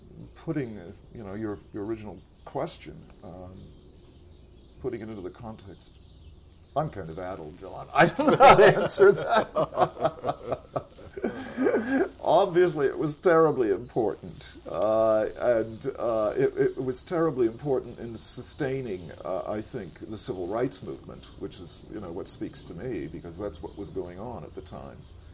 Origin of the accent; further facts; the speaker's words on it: San Diego, California, United States; When I arrived at Berkeley, I was from San Diego, and FM radio meant simply classics to me